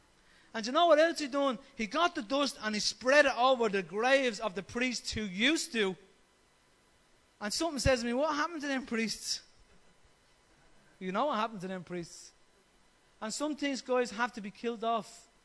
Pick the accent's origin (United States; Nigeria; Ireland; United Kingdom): Ireland; drinking is just part of who you are as an Irish man. It's almost in our DNA.